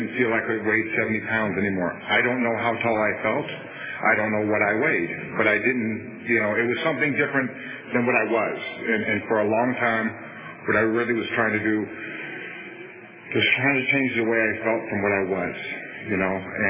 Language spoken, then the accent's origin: English; Cupertino, California, United States; also born or lived in San Francisco, United States; I was born in San Francisco in the early 60s. We quickly moved to a little town called Cupertino, in which I lived in for the next 18 years.